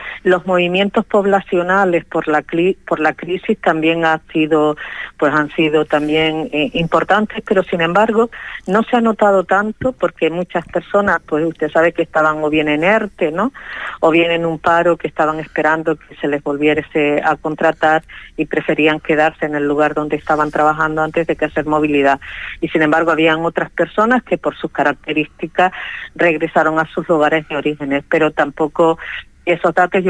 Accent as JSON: {"language": "Spanish", "region": "Canary Islands", "country": "Spain", "said": "yo procedo de la isla de Lanzarote"}